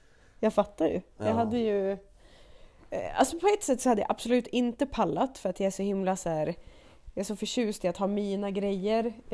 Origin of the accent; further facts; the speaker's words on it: Norrland, Sweden; det är inbyggt som norrlänning, tror jag.